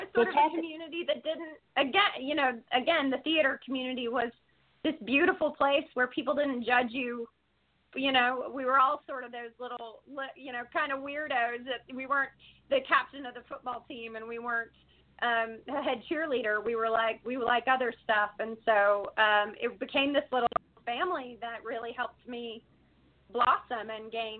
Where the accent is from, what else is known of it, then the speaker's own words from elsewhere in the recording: Alabama, United States; Right. So I grew up in Alabama, and I was born with my physical circumstance.